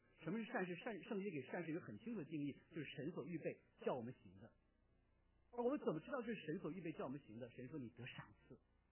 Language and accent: Chinese; China; now in United States; 因为我是中国人嘛，来自中国。